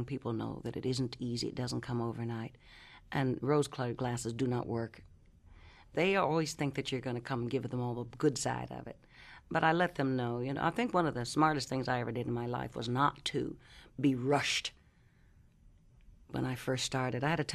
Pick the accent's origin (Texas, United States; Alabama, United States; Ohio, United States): Ohio, United States; Columbus; I'm from Ohio, Columbus, Ohio.